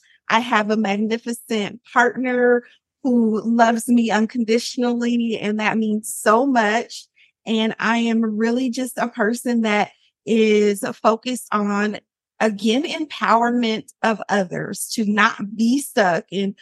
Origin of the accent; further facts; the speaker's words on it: Portland, Oregon, United States; moved away as an adult; And I grew up in Portland, Oregon, and I stayed there until I was about 21 years of age.